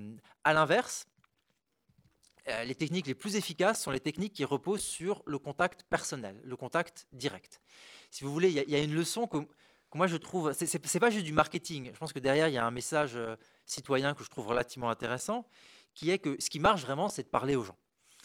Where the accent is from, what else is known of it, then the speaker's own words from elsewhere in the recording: Strasbourg, Grand Est, France; now in Paris, France; Moi, je viens au début de Strasbourg et puis maintenant j'habite à Paris.